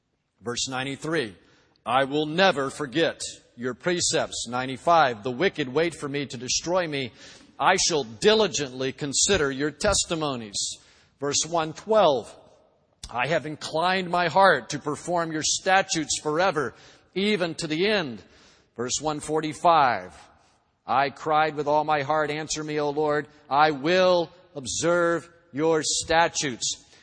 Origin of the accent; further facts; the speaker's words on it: Ocala, Florida, United States; Steve Spurrier was a big hero of mine growing up in Ocala. I was in Gator Country then.